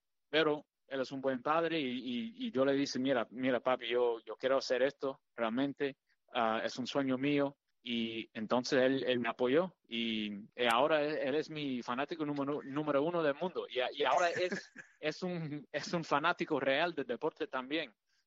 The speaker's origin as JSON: {"language": "Spanish", "town": "Chicago", "region": "Illinois", "country": "United States", "tie": "born or raised there", "lives_now": "Plainfield, United States", "said": "Sí, yo nací aquí en Chicago y ahora yo vivo en una ciudad un poquito al sur de Chicago que se llama Plainfield."}